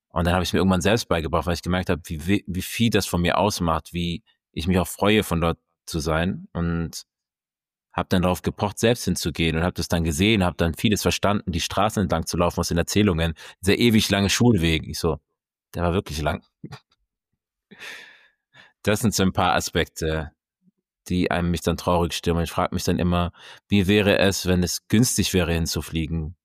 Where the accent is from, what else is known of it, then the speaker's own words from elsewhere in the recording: Stuttgart, Baden-Württemberg, Germany; in meinem Fall bin ich im Süden Deutschlands in Stuttgart aufgewachsen, das als Heimat bezeichnen. Aber es fühlt sich auch nicht immer wirklich wie Heimat an.